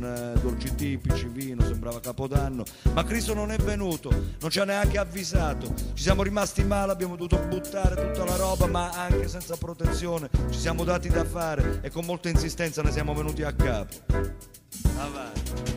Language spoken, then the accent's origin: Italian; Basilicata, Italy; born there; confesso, sono nato in Basilicata. Sì, la Basilicata esiste.